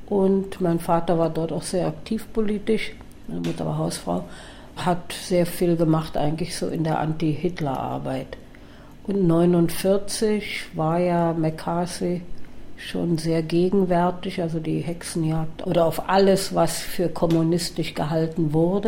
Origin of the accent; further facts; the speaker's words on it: Mannheim, Baden-Württemberg, Germany; Ich komme aus Mannheim